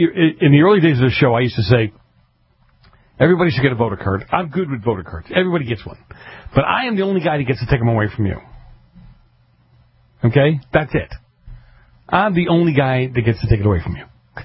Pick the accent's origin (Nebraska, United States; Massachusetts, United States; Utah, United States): Massachusetts, United States; Boston; when I grew up in Boston, I grew up in a section that, as I said earlier, very, very heavy mafia influence.